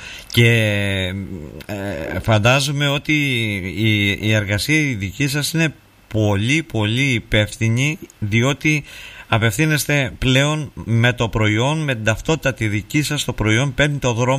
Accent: Crete, Greece; γιατί καταγόμαστε όλοι από την Κρήτη, όλο και βγάζουμε το λαδάκι μας να το τρώμε.

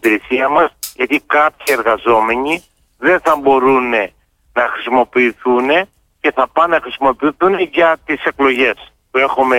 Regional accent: Heraklion, Crete, Greece; γιατί είμαστε Ηρακλειώτες, είμαστε γέννημα θέμα Ηρακλειώτες.

